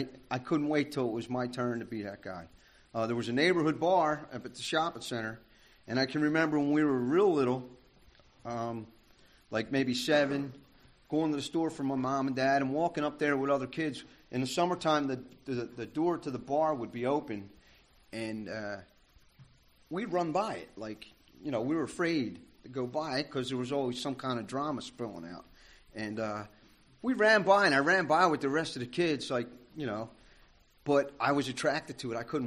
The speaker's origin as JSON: {"language": "English", "town": "Philadelphia", "region": "Pennsylvania", "country": "United States", "tie": "born or raised there"}